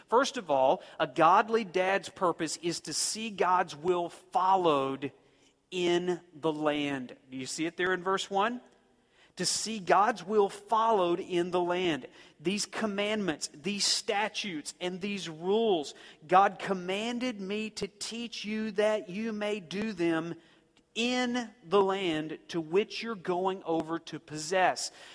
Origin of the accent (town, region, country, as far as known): Muskogee, Oklahoma, United States